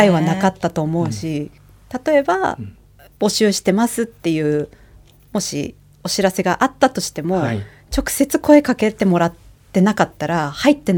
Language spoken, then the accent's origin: Japanese; Kikonai, Hokkaido, Japan; 私は木古内出身です。